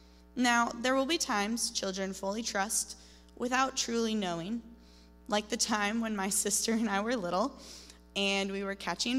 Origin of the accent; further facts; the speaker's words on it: Chelan, Washington, United States; I grew up in Chelan, Washington, a small town on the eastern side of the state, with my parents and younger sister, Molly